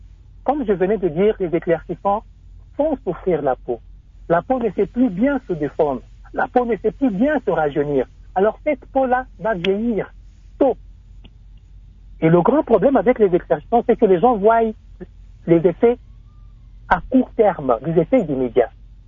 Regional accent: Katanga, DR Congo; Moi-même, je suis natif du Katanga.

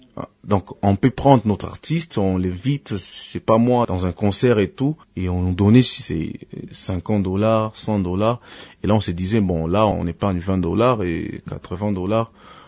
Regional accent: Kivu, DR Congo; Mais à l'époque, tu sais, chez nous au Kivu, la musique, c'est encore trop difficile.

